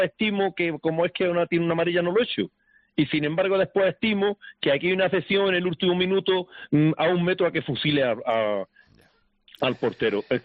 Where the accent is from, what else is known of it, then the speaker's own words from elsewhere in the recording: Granada, Andalusia, Spain; Es que como somos granadinos, pues se nos va la boca.